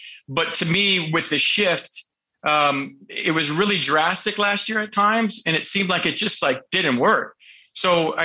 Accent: San Francisco, California, United States; We came into town to play the Giants. It's my hometown. So first of all, when you're playing in your hometown, you got tickets. You got your sixth grade science teacher coming.

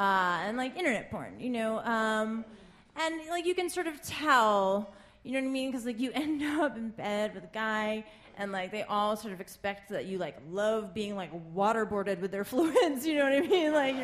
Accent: New York City, New York, United States; So I do like living in Brooklyn. I am from New York City.

